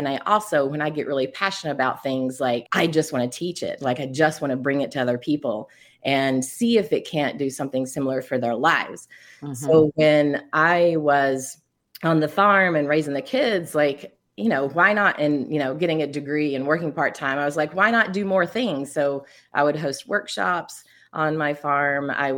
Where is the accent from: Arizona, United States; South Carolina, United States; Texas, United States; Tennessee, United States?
Tennessee, United States; Cleveland; moved away as an adult; also born or lived in Boone, North Carolina; I grew up in Cleveland, Tennessee, and moved to Boone, North Carolina, where I stayed for 28 years of my adult life.